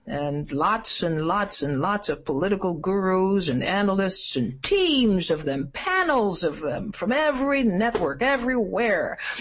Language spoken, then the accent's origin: English; Trinidad & Tobago; born there; Now, I was born in Trinidad, a little speck of dust in the Caribbean Sea.